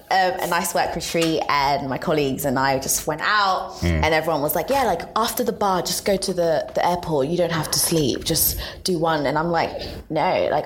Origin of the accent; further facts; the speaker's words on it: Zanzibar, Tanzania; And I'm from Zanzibar, and I've never seen a book.